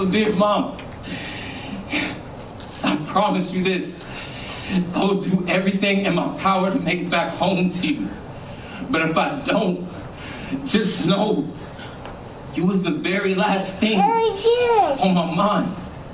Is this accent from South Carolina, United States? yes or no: no; Stockton, California, United States; I mean, I'm from Southside Stockton.